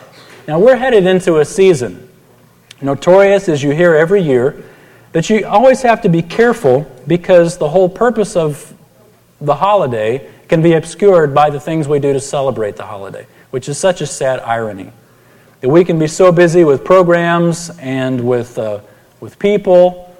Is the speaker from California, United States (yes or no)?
no; San Antonio, Texas, United States; Growing up in San Antonio, one of the favorite times of year for me as a kid was when the circus would come